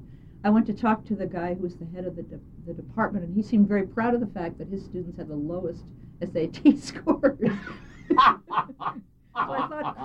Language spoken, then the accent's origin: English; Bronxville, New York, United States; also born or lived in Utica, United States; I was born in Utica, New York, through no fault of my own. But it was a war, you know, and you got born where you could. My father's family was from the Utica area. My mother's family was from Watertown